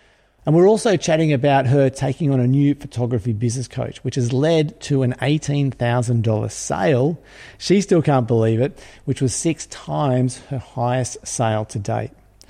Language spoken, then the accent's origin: English; Australia; And even being an Aussie myself, I still love seeing the kangaroos.